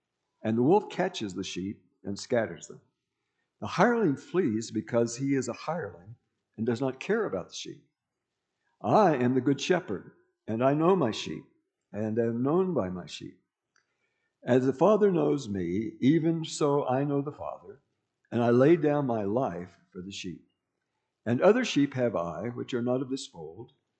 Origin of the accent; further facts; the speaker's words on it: Colorado, United States; moved away as an adult; also born or lived in Dodge City, Kansas; I was born in Colorado Springs, but we were living out at Ellicott. So you're out on the high plains. And from there, we went to Calhoun, and from there to a ranch north of Bray, Colorado.